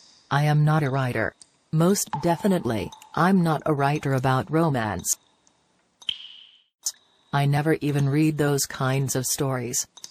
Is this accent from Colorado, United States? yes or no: yes; Arvada, Colorado, United States; I worked for 35 years at a bank in my hometown, Arvada.